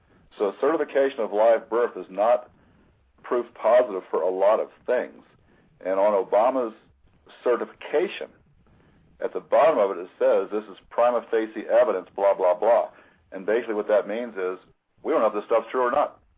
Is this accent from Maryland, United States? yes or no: yes; Baltimore, Maryland, United States; born there; With a certification of live birth, I was born in Baltimore, Maryland.